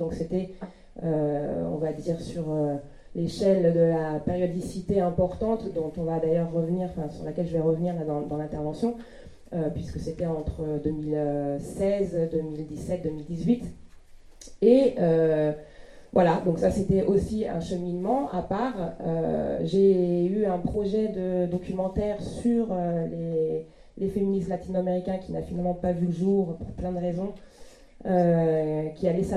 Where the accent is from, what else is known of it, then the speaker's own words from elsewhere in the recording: Marseille, Provence-Alpes-Côte d'Azur, France; Je viens de Marseille